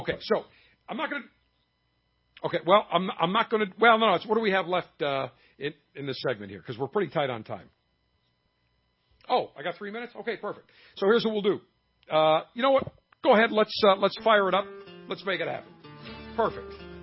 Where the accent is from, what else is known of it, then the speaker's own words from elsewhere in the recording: Buffalo, New York, United States; in my hometown, Buffalo, New York.